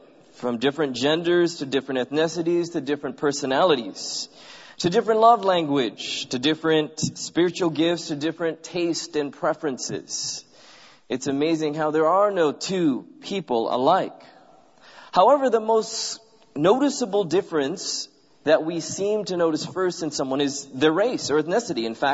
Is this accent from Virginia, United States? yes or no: no; San Bernardino, California, United States; also born or lived in Loma Linda; Born and raised in Loma Linda, but we weren't rich enough to live in Loma Linda, so we lived in the ghetto. Anyone ever heard of San Bernardino?